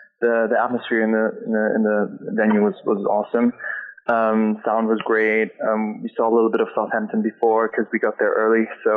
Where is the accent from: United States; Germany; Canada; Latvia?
Germany; now in Liverpool, United Kingdom; I'm originally from Germany, so for me to be in a, live and work in a city where there's just music coming out of every single venue and cafe is just amazing.